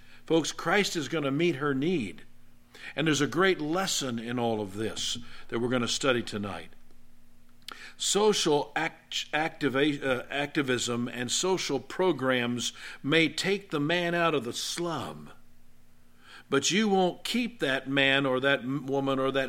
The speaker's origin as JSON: {"language": "English", "town": "Jenks", "region": "Oklahoma", "country": "United States", "tie": "born or raised there", "said": "When I was growing up in Jinx, Oral Roberts built a hospital. You know, we were right across the river from Oral Roberts University."}